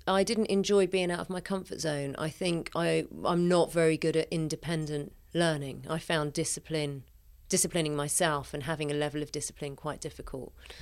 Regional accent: London, United Kingdom; South London.

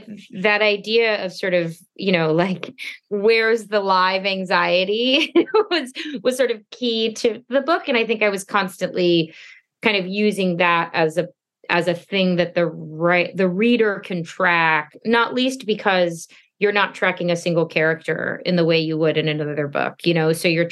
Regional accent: Stuart, Florida, United States; We're from Stuart. I don't know if you, it's like half an hour north of West Palm Beach.

